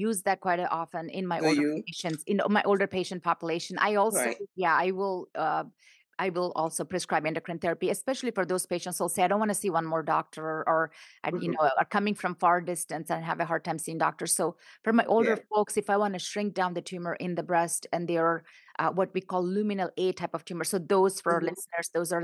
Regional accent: India; You know, I'm from India.

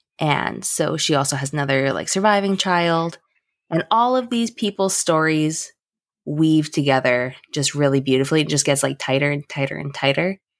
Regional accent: Canada; So it's exotic to me as a Canadian.

